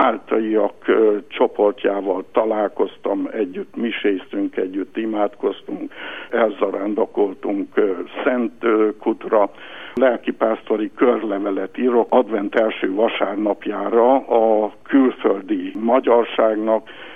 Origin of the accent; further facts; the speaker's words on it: Turulung, Satu Mare County, Romania; villanyáram még akkor nem volt a szülőfalumban, Túrterebesen